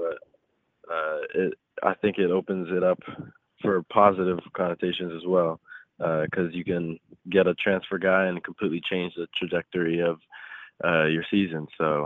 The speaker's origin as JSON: {"language": "English", "country": "Canada", "also_born_or_lived": "Lynchburg, Virginia", "said": "Yeah, I'm from Canada. I went to high school in Lynchburg, Virginia"}